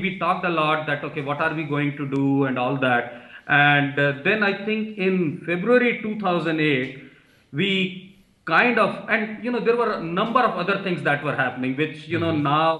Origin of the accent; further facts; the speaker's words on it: Udaipur, Rajasthan, India; Which is my hometown.